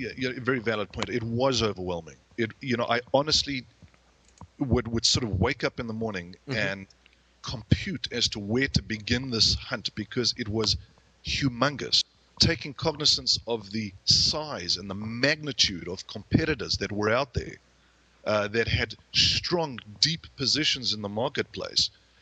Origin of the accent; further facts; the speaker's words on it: South Africa; moved away as an adult; now in United States; Born and bred in South Africa, and as we'll discover, truly a son of Africa, was one of the most difficult things I have ever done in my entire life.